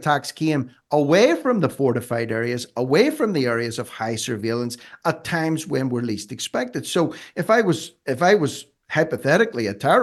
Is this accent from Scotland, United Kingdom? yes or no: no; Northern Ireland, United Kingdom; growing up in the Troubles here in Northern Ireland, we had terror attacks on a daily basis.